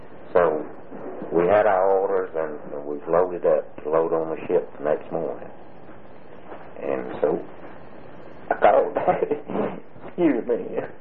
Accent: Southern United States, United States; accent: Southern; I told him that the pastor's going to light when he hears my southern accent.

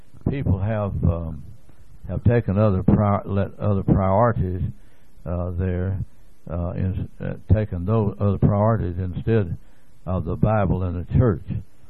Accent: Bulger, Texas, United States; I was raised over in Gainesville, Texas, or near there, out in the country, a little place out there called Bulger, Texas. It is on the map, by the way.

